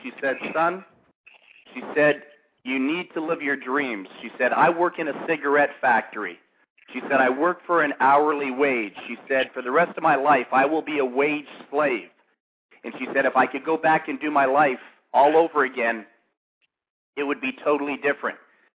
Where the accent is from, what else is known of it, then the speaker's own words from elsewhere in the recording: Toronto, Ontario, Canada; I grew up in Toronto, Canada, and as a young boy, I came from a very dysfunctional family